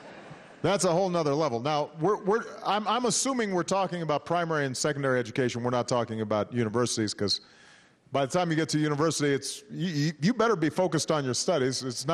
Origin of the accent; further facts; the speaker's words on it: Hawaii, United States; Some of you know I grew up in Hawaii, one of the most beautiful places on earth